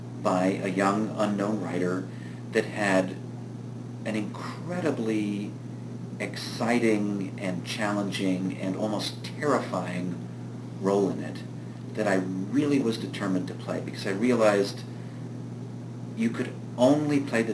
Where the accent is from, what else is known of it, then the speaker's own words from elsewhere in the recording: Tarrytown, New York, United States; In fact, it turns out he lived in the town next door to my hometown. So sometimes if he were going home for the weekend, he'd give me a lift and drop me off in Tarrytown